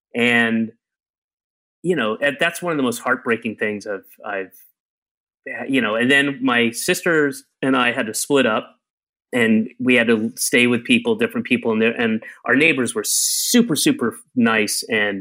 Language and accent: English; Atlanta, Georgia, United States; also born or lived in Florida / Connecticut / New York; I was born in Atlanta. I moved a year later, and I moved almost every year until I was 9 and a half and moved back to Georgia, but lived in Florida in 3 different places, lived in Connecticut in 2 places